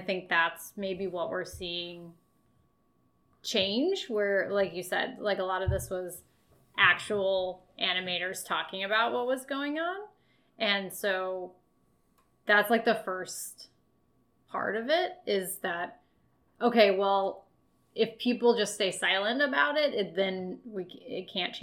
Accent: United States; And also, as an American fan, trying to affect change in another country is also even more removed.

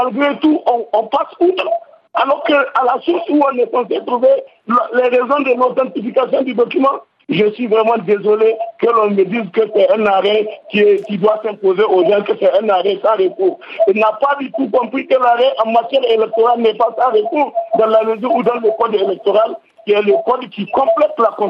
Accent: Niger; je suis un Nigérien acteur de la société civile

